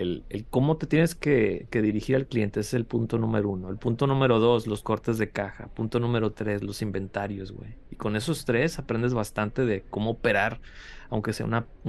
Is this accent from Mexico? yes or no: yes; Monterrey, Nuevo León, Mexico; sí soy regio